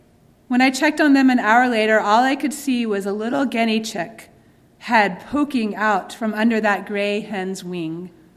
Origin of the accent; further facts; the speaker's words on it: Georgia, United States; Barbara Brown Taylor, a preacher who comes from my home state, talks about life in rural North Georgia in the mountains where she lives.